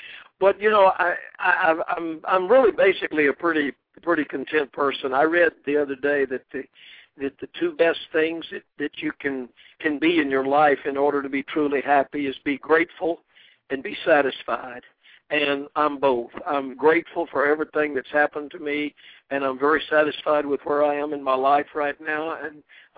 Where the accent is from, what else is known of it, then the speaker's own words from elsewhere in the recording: Atlanta, Georgia, United States; I had gone back to my hometown in Atlanta, Georgia, and run into a girl that I dated when I was in college